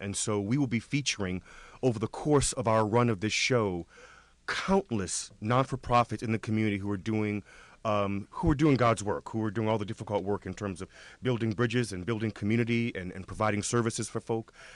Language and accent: English; New Orleans, Louisiana, United States; Because where I came from, as an African-American man growing up in the South in New Orleans, art was a luxury item.